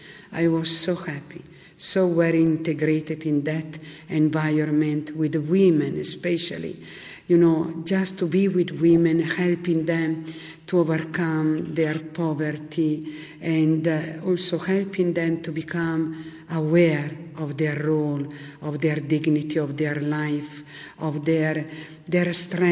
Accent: Milan, Lombardy, Italy; English is a second language; I am a Consolata missionary sister. Originally, I'm from Milan. I was only 14 in 1953

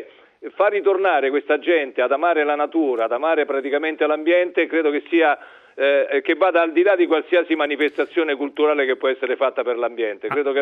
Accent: Rome, Lazio, Italy; io sono romano e vengo da Roma, abito a Roma, ho ancora una casa a Roma

